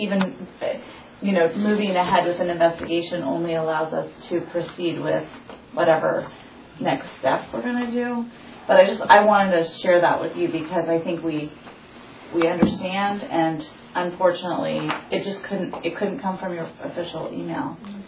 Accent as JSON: {"language": "English", "region": "Oregon", "country": "United States", "said": "I'm also from Lane County, so I just want to take a minute to thank you for taking the trip to come here"}